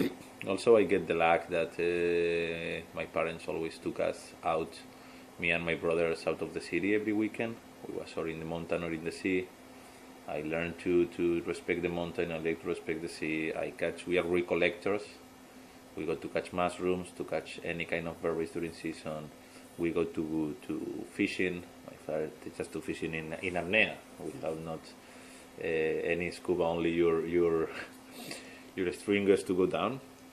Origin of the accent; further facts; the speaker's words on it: Vitoria, Basque Country, Spain; English is a second language; also born or lived in Barcelona; now in China; I'm born in Barcelona, but I was grow during 20 years in the Basque Country, in Vitoria.